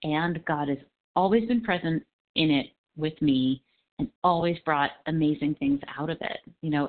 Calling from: Colorado, United States; I am calling from Colorado.

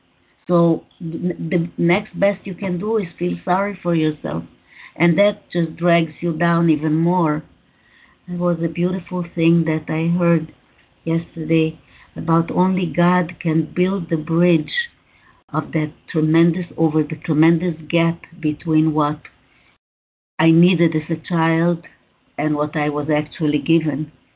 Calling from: Israel; I'm calling from Israel.

